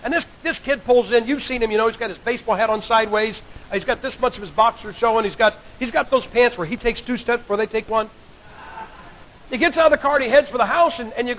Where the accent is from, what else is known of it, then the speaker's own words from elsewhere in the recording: Ohio, United States; You know, I'm from Ohio. We have another country that borders us. It's called Kentucky.